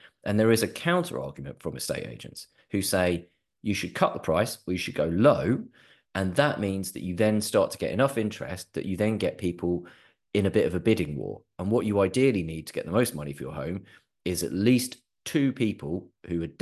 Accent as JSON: {"language": "English", "country": "United Kingdom", "said": "being British, we're not very good at making an offer."}